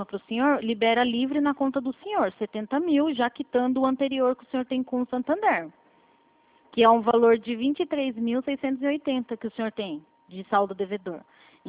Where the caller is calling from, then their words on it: Atibaia, São Paulo, Brazil; Eu falo com você de São Paulo mesmo, é de Atibaia.